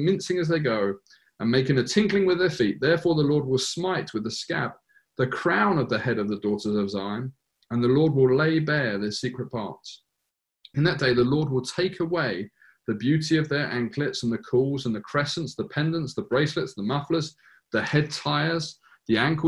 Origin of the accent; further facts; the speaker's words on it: United Kingdom; We complain about the weather. We're British.